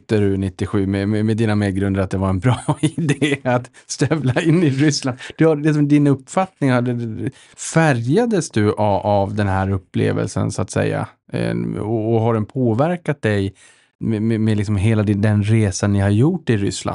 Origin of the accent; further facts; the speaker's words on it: Boden, Norrbotten County, Sweden; Men jag kommer ju från Boden, en gammal militärstad, byggd egentligen kring militären en gång i tiden